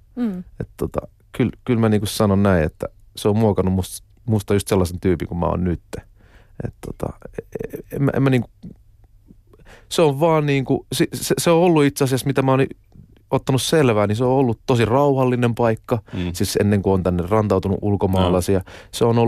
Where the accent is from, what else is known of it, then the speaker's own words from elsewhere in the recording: Turku, Southwest Finland, Finland; en mä kyllä sitä ajattele, että nyt mä oon Varissuolta